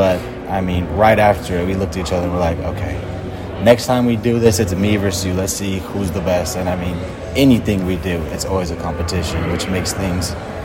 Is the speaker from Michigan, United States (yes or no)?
no; California, United States; I mean, I'm from California where it's hot all the time, so being able to see rain all the time for me personally is amazing to me.